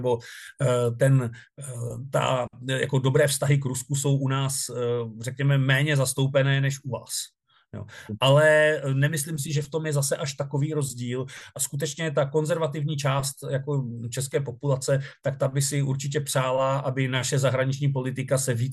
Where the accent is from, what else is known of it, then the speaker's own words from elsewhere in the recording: Sokolov, Karlovy Vary Region, Czechia; moved away as an adult; já nejsem původněm z Moravy, já jsem od Sokolova. Takže já jsem z té hornické oblasti, já jsem vyrostl vlastně mezi 2 šachtami. Na jedné straně šachta, na druhé straně šachta a na třetí straně chráněná krajinná oblast.